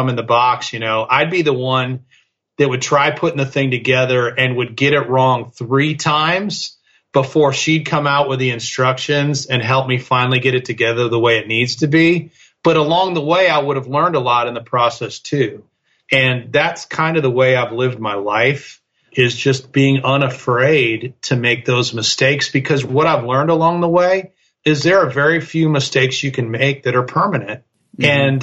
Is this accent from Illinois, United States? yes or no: yes; Chicago, Illinois, United States; me growing up in the Chicago area, I was shoveling sidewalks, I was mowing lawns, I was delivering newspapers.